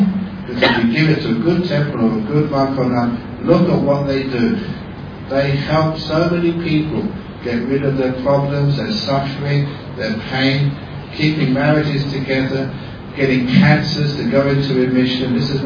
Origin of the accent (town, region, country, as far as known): London, United Kingdom